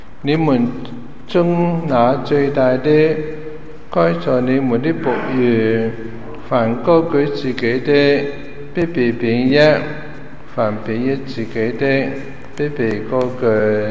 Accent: China; 在我们中国人呢在中国大陆很多教会呢很多礼物

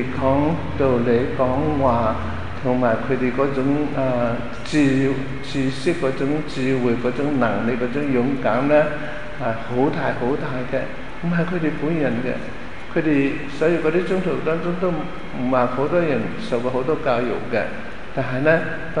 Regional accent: China; 所以呢我们中国人分得很清楚的

